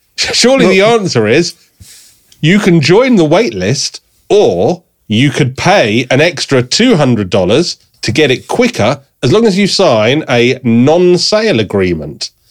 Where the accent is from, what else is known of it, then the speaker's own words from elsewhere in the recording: England, United Kingdom; But that's because I'm English and we're still fighting off medieval diseases.